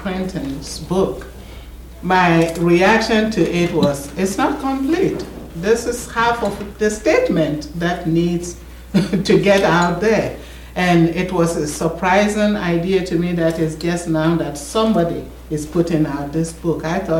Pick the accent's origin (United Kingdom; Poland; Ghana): Ghana; I'm a Ghanaian by nationality, but I always say that I belong to wherever God's people are.